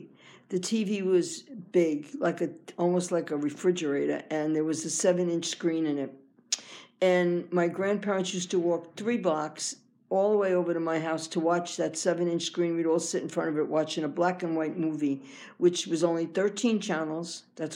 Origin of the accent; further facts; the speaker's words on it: Astoria, New York, United States; I was born in Astoria, Queens, in New York, in 1941. I grew up in Astoria. I went to school in public school 6 in Astoria.